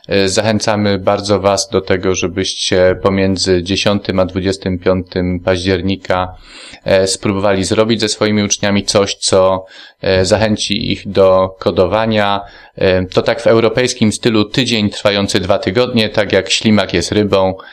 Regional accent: Tarnów, Lesser Poland, Poland; A z Tarnowa.

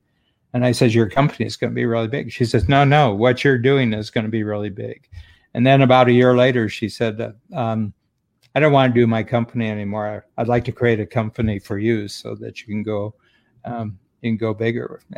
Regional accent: United States; now in Canada; I'm American, but I've been living in Canada for almost 50 years, and I have a home in Chicago too. So, I'm both citizenships.

